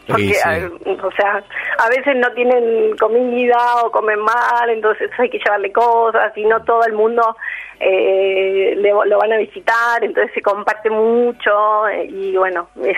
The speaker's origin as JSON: {"language": "Spanish", "town": "Saavedra", "region": "Buenos Aires Province", "country": "Argentina", "also_born_or_lived": "Villa Martelli", "said": "Yo soy de Saavedra, que es al lado, pero cerca. He vivido en Villa Martelli."}